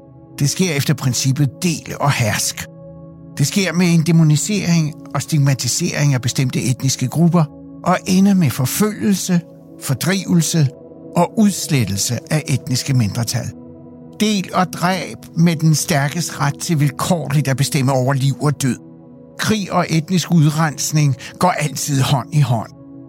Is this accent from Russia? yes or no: yes; Siberia, Russia; Danish is a second language; now in Denmark; Under min opvækst i Sibirien under den kolde krig så jeg og oplevede nogle af eftervirkningerne af kulturel udrensning.